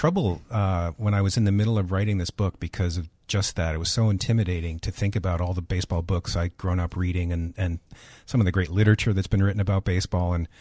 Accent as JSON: {"language": "English", "town": "Toronto", "region": "Ontario", "country": "Canada", "tie": "born or raised there", "said": "as a Canadian, there was organized baseball in Toronto, my home city, before Canada was a country."}